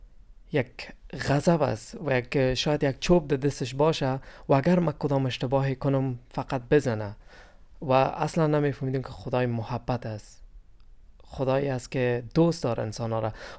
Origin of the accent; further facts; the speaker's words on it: Afghanistan; من از افغانستان هستم.